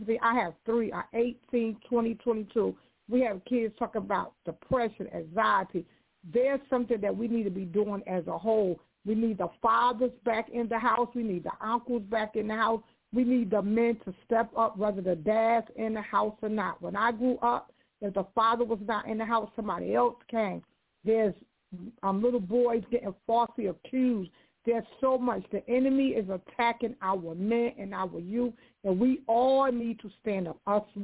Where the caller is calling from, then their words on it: Knightdale, North Carolina, United States; I'm calling from Knightdale, North Carolina.